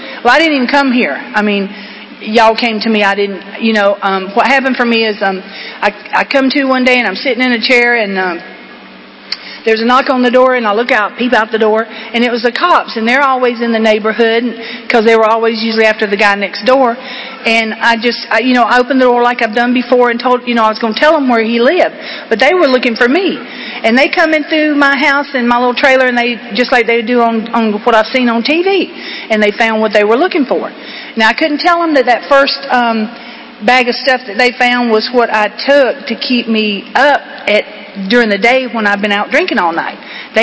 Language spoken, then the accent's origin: English; Georgia, United States; now in Port Charlotte, United States; Now, y'all can tell by my voice, my accent, that I didn't come from there. I come from here, from Georgia.